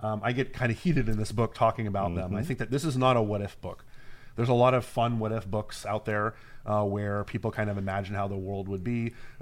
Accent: Miami, Florida, United States; I mean, I'm from Miami, right? A lot

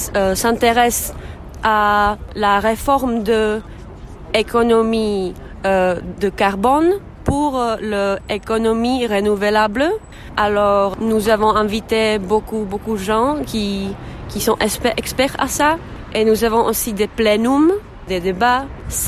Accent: Prague, Czechia; French is a second language; moved away as an adult; je suis tchèque, je suis de Prague, je vis ici

